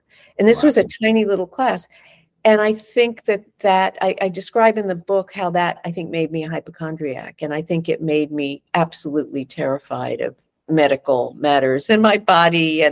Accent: New York City, New York, United States; I mean, I'm a New Yorker. I was raised in New York. You have to have sharp elbows when you grow up here.

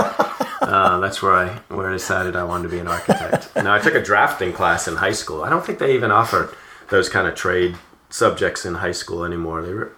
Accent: New Hampshire, United States; We grew up in New Hampshire with a dairy farm on adjacent to our property.

